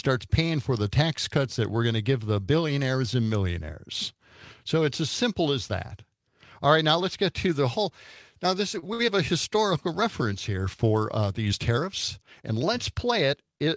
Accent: Milwaukee, Wisconsin, United States; I'm from Milwaukee originally, and I love the way Dom always defends Milwaukee.

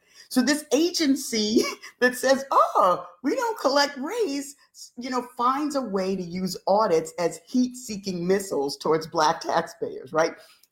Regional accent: Bronx, New York, United States; So I grew up in the South Bronx, and I dealt with racism regularly.

